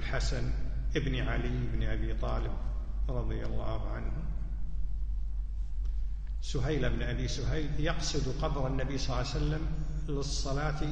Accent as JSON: {"language": "Arabic", "country": "Kuwait", "said": "عندنا في الكويت أيضا يقولون العيد الوطني"}